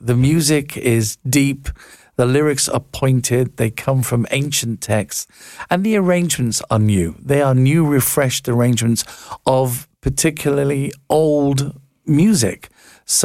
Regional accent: England, United Kingdom; And I know, you know, I'm from England, obviously.

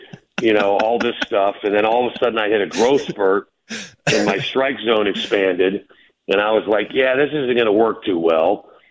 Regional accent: Florida, United States; I grew up in Florida where when you talk about back in the 80s, I graduated high school in 83.

